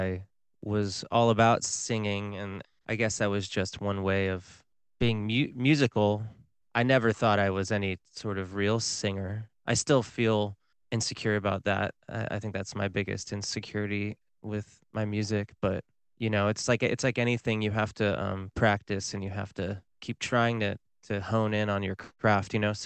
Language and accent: English; Laguna Beach, California, United States; Frankly, I just didn't tell anybody I was from Laguna Beach for years because that's all anybody would talk to me about.